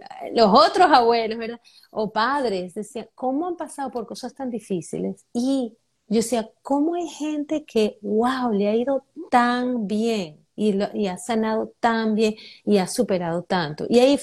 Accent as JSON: {"language": "Spanish", "country": "Venezuela", "tie": "born or raised there", "lives_now": "United States", "said": "lo que yo veía de chiquita en Venezuela"}